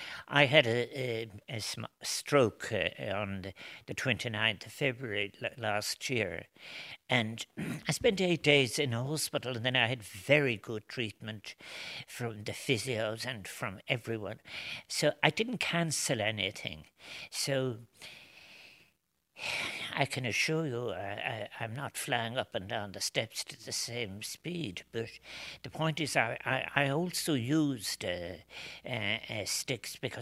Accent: Limerick, Munster, Ireland; born there; I was born in Limerick, but I went to live. My uncle and aunt took care of me from the age of five on, and they had a farm

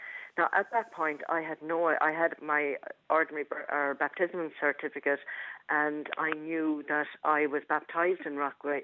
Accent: Tipperary, Ireland; born there; I was born in Shanross Abbey on November the 13th, 1955. And I was there for about a month, I think, with my mother.

